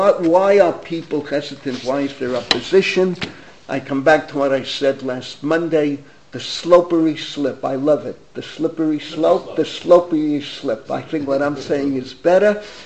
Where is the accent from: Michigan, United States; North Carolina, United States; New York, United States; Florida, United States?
New York, United States; Bronx; I still remember where I grew up in the Bronx, occasionally a woman came into the back of the Beis Medrash.